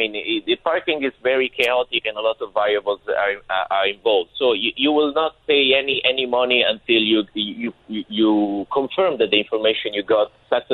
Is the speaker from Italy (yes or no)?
yes; Rome, Lazio, Italy; English is a second language; I'm from Rome, Italy